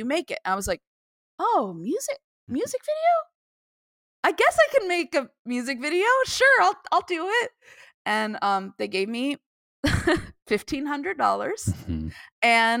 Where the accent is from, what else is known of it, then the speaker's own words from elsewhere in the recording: Tucson, Arizona, United States; I was from Arizona. I grew up in Tucson.